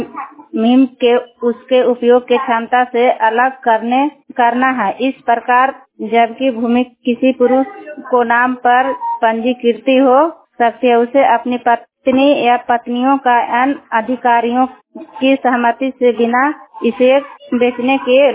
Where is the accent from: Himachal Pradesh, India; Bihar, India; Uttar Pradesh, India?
Bihar, India; Babhnauli; मैं बभनौली की रहने वाली हूँ। मेरा पंचायत कोसला है और थाना नारदीगंज।